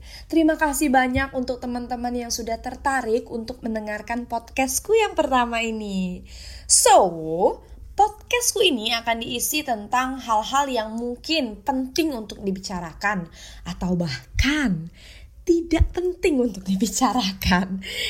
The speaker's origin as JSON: {"language": "Indonesian", "town": "Palembang", "region": "South Sumatra", "country": "Indonesia", "tie": "born or raised there", "said": "Aku lahir di Palembang, besar di Palembang, dan sekarang aku lagi di Palembang. Aku kelahiran tahun 2000"}